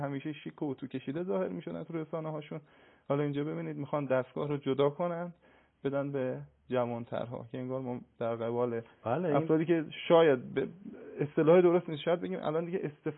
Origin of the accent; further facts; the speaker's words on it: Gilan, Iran; چون اصالتا گیلانی هستم، سمت خودمون سراغ دارم.